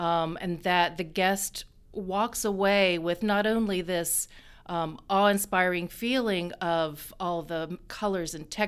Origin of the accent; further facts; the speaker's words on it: Atlanta, Georgia, United States; I grew up here in Atlanta, so this, cool. To me, is very dear to my heart, you know.